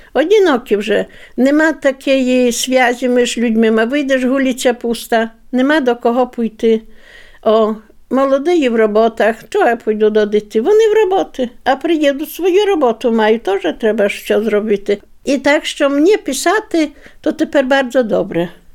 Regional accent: Poland; мене там ніхто не розрушняв, що я з Польщі приїхала. Я говорила чисто на хороше на білоруській мові.

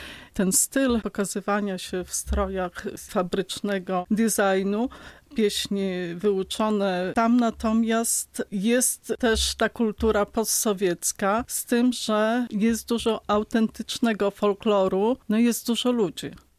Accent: Podlaskie Voivodeship, Poland; Pochodzę z okolic Narwi, więc kiedy jestem, też myślę o tamtych ludziach i jakoś to łączę.

